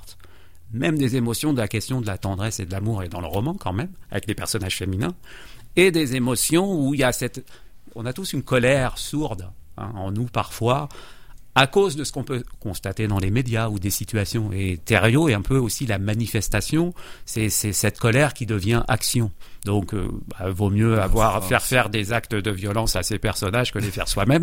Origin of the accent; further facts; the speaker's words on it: France; now in Canada; Je suis, on pourrait dire, un néo-québécois, mais je suis français d'origine, donc quand j'écris, ma langue, c'est ma langue, quoi.